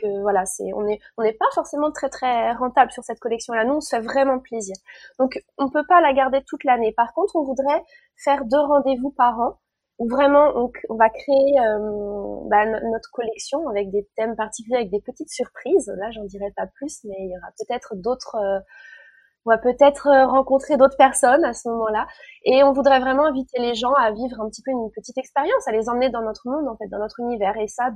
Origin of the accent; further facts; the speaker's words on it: Grand Est, France; mes champs natals, là d'où je viens, en Champagne-Ardenne, dans la Marne.